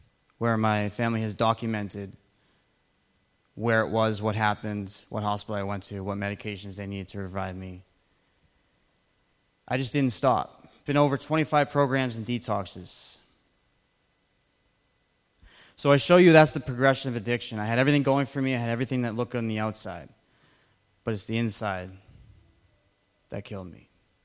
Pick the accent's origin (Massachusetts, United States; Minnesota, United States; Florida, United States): Massachusetts, United States; Framingham; I am from Framingham, Massachusetts. I'm 23 years old.